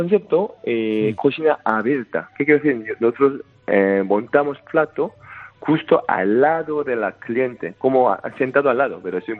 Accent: South Korea; Spanish is a second language; now in Spain; Porque soy coreano, lógicamente, ¿no?

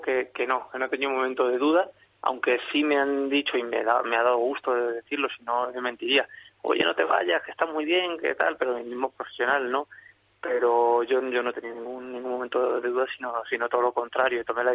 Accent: Ciudad Real, Castilla-La Mancha, Spain; la de Ciudad Real, una tarde muy importante para mí, la feria de mi tierra

